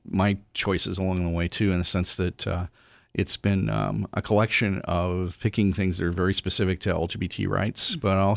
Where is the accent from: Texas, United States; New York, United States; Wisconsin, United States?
Wisconsin, United States; Howard; I grew up in Howard, Swamico, so I know the neck of the woods, lay of the land there pretty well.